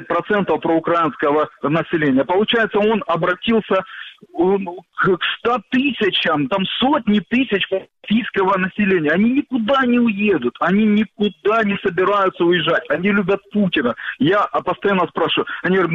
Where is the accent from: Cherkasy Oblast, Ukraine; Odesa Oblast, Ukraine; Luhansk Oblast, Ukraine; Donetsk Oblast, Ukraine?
Donetsk Oblast, Ukraine; Donetsk; now in Kramatorsk, Ukraine; Краматорск. Сам, как бывший дончанин